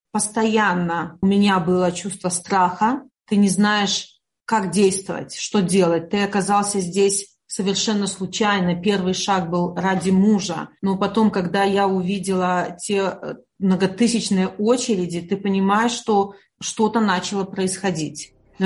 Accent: Belarus; Ты вот в это влился, как и все белорусы, а куда двигаться без опыта, без понимания целостной картины, ты просто идешь вместе с людьми вперед.

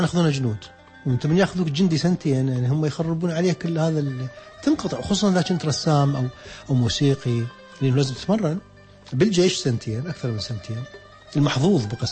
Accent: Iraq; إحنا كنا نسويها يعني إحنا مواطنين عراقيين وهذا الشيء عراقي

